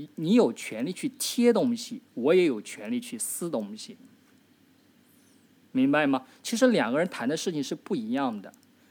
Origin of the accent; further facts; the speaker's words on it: China; 作为一个大陆人去看这样的东西。